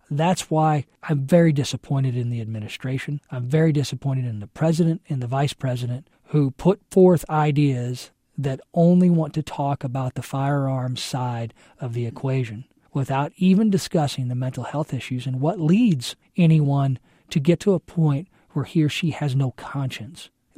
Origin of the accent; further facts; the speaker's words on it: Taylorville, Illinois, United States; in my hometown of Taylorville